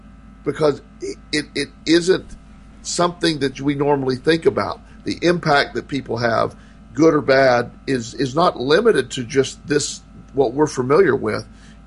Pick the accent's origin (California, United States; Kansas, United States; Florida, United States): Florida, United States; born there; He was born in South Carolina. I was born in Florida.